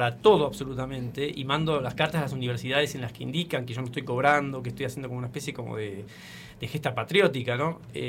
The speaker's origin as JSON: {"language": "Spanish", "country": "Argentina", "said": "me parece que es una tarea como argentino y como artista"}